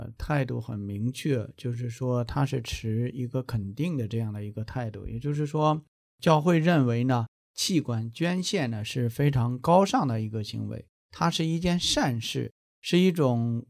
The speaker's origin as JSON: {"language": "Chinese", "country": "China", "said": "其实在我们中国人的观念里边呢，过年才真的是过年了啊"}